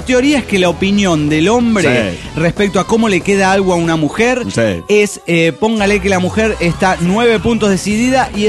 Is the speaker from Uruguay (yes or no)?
no; Cochabamba, Bolivia; de Cochabamba, Bolivia.